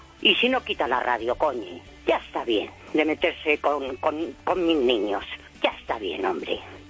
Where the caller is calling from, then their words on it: Madrid, Community of Madrid, Spain; de Madrid.